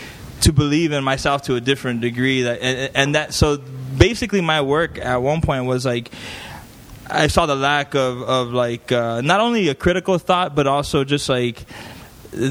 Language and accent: English; El Centro, California, United States; I come from El Centro, you guys know how it's bombed out.